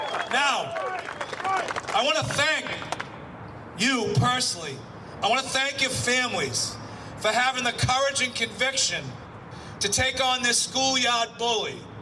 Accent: Boston, Massachusetts, United States; Now, I grew up in Boston, and there was always conflict somewhere.

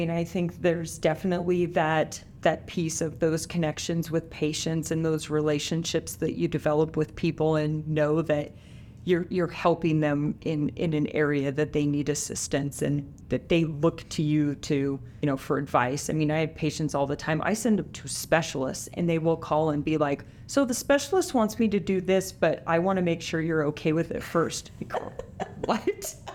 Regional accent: Wyoming, United States; I grew up in Wyoming, so I mean, I can drive on crappy roads, it's fine.

